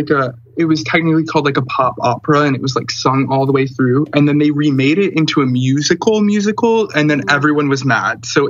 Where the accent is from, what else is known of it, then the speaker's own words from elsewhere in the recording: Lake Orion, Michigan, United States; Yeah, it's by Auburn Hills, close to Detroit.